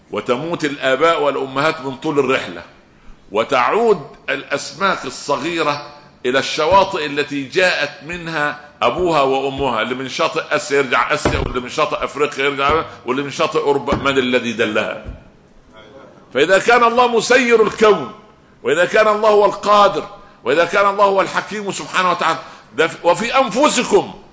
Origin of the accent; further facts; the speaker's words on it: Egypt; انتوا عارفين عندنا في مصر اخر بلد جنب السودان اسمها اسوان